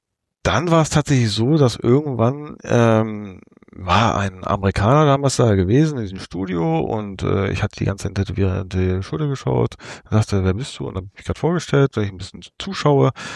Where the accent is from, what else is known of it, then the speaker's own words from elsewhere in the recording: Gütersloh, North Rhine-Westphalia, Germany; Ich komme aus Gütersloh. Bin 43 Jahre alt